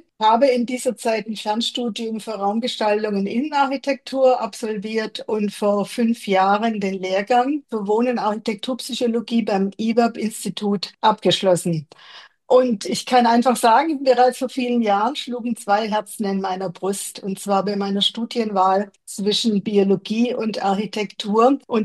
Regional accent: Bavaria, Germany; Wir sind ja ungefähr gleich alt. Wir kommen aus Landsberg bzw. aus Landshut.

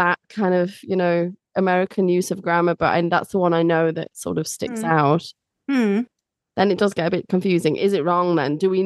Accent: United Kingdom; I'm a British teacher

